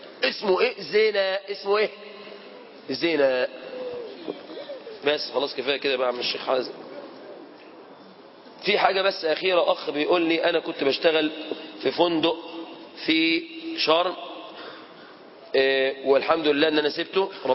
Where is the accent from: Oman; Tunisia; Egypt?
Egypt; Mansoura, Dakahlia; انا من اهل المنصورة